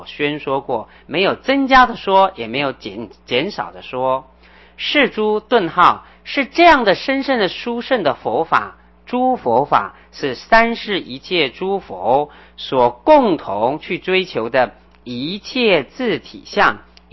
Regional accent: China; 所以我们中国人很喜欢禅宗，可是我们中国人也很喜欢讲，哎，一切都不离开你的心地法门。

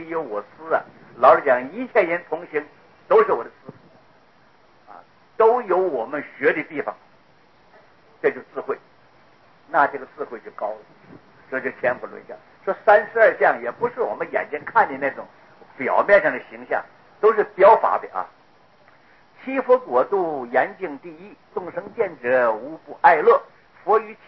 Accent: Taiwan; 我们台湾话叫卡税

